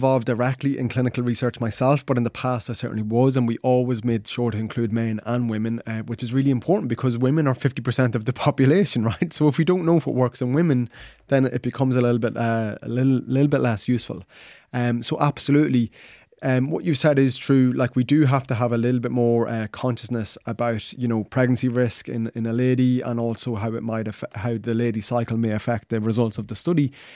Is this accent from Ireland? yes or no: yes; Dundalk, Leinster, Ireland; recently I was just contacted a girl from my hometown, Dundalk